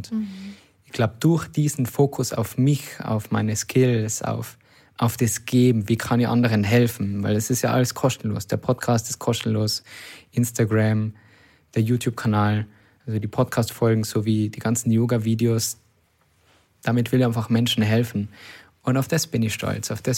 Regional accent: Austria; bei uns in Österreich, in Tirol und in Salzburg

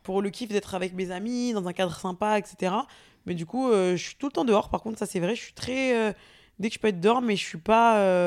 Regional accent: Paris, Île-de-France, France; on a grandi, enfin, on vit à Paris.

